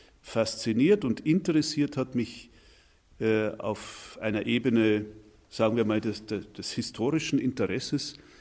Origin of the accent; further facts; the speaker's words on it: Anger, Bavaria, Germany; 45 Minuten mit dem Fahrrad von hier entfernt, bin ich auf einem kleinen Dorf namens Anger aufgewachsen. Und meine Heimat, das ist, wenn ich es genau betrachte, ein Stück Beute-Bayern.